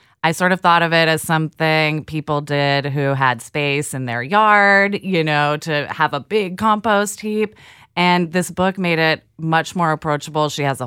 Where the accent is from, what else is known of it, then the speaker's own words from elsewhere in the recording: Portland, Oregon, United States; But I figured growing up in Portland, Oregon, just like counted towards me.